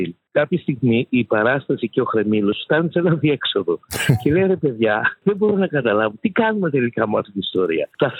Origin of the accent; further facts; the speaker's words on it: Thessaloniki, Central Macedonia, Greece; είμαι και στην πόλη μου, είμαι και στη Θεσσαλονίκη.